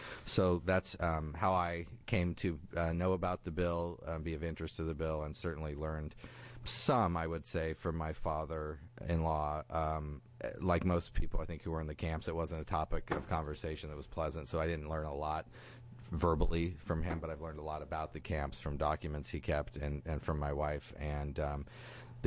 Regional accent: Coos Bay, Oregon, United States; I'm obviously not. I'm from Coos Bay.

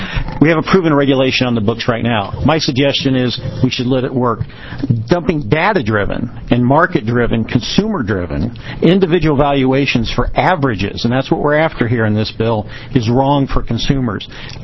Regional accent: Kansas City, United States; Excuse me. I'm from Kansas City.

